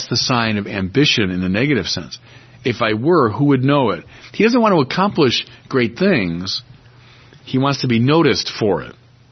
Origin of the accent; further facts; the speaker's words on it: Chicago, Illinois, United States; I'm a Chicagoan. That's a good Chicago sort of adage